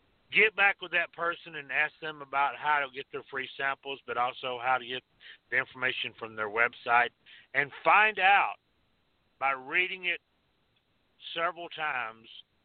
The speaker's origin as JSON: {"language": "English", "region": "Georgia", "country": "United States", "said": "I do it the country style, country boy, since I'm from North Georgia."}